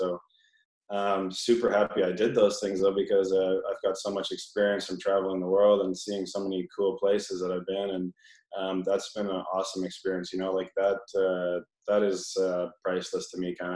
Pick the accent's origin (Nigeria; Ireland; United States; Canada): Canada; North Vancouver, British Columbia; I actually live outside of North Vancouver now, but where I grew up in North Vancouver